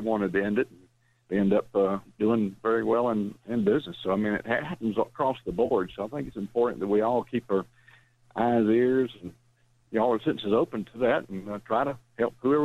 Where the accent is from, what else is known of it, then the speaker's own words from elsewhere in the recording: Chapel Hill, North Carolina, United States; But anyway, growing up in North Carolina, just a great quality of life up there in Chapel Hill.